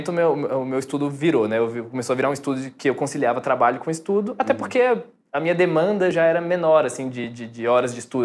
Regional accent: Brasília, Federal District, Brazil; also born or lived in Rio de Janeiro; Eu estava morando no Rio, voltei para Brasília, para casa dos meus pais, eu sou de Brasília

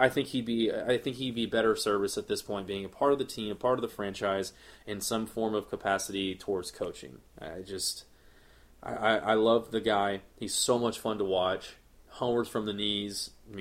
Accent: Garland, Texas, United States; Primo's Lake Ray Hubbard is in Garland, Texas. My hometown. It's not in Rockwall.

